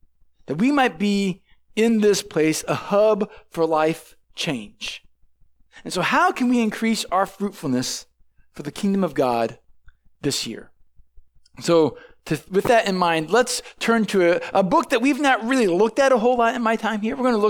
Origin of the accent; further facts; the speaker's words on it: St. Louis, Missouri, United States; I did most of my growing up in the St. Louis area.